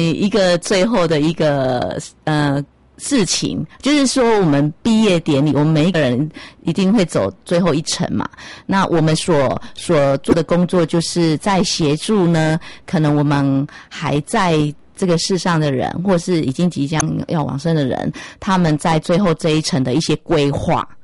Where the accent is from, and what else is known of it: Taitung County, Taiwan; born or raised there